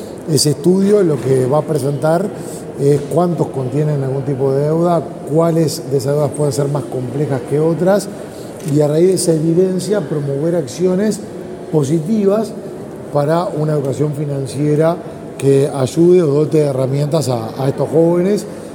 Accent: Uruguay; Primero, como uruguayo

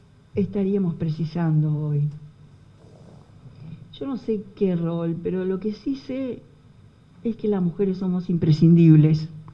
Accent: Uruguay; es de las cosas obvias que tenemos cuando somos uruguayos

